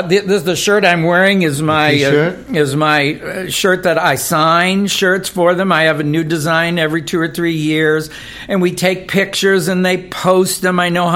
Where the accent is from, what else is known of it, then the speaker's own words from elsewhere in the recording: Tampa, Florida, United States; If they take you down to Florida, I'm from Tampa, Florida, we had a fishing reporter on the news.